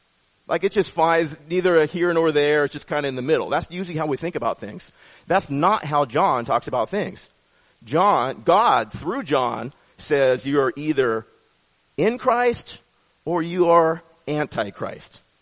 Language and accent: English; Seattle, Washington, United States; I've told you before, I grew up in Seattle, Washington.